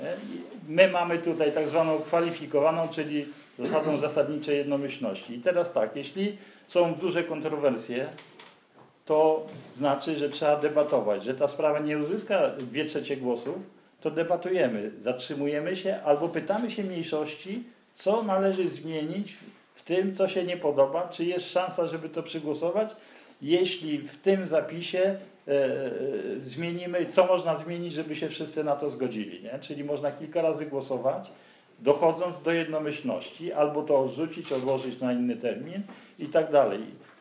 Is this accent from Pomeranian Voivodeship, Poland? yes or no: yes; Gdynia, Pomeranian Voivodeship, Poland; ja z Gdyni jestem